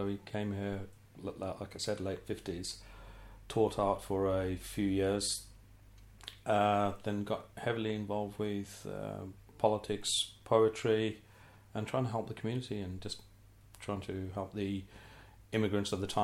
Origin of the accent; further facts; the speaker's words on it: Birmingham, West Midlands, United Kingdom; I was born in 1962. Sorrento Hospital. Though I used to tell everybody that I was born in Sorrento, Italy, which sounded a lot more glamorous. But unfortunately, it was Moseley.